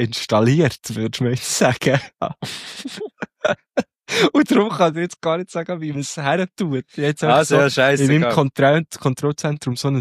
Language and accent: German; Biel, Bern, Switzerland; now in Bern, Switzerland; ich bin jetzt in Bern daheim, aber ich komme aus Biel. Ich bin jetzt aus Biel heimgefahren